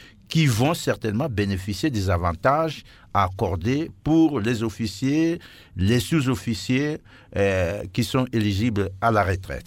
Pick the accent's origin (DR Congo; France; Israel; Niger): DR Congo; que ce soit chez nous, en République démocratique du Congo